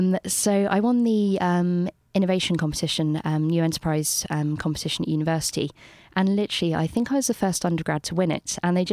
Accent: London, United Kingdom; also born or lived in Bristol; I went back to London and they asked me if I was from Bristol.

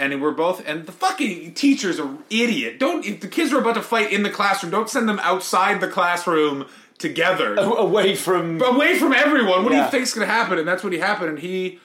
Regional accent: Ottawa, Ontario, Canada; I grew up in Ottawa, and Ottawa's a crazy weird town because Canada doesn't have a class system.

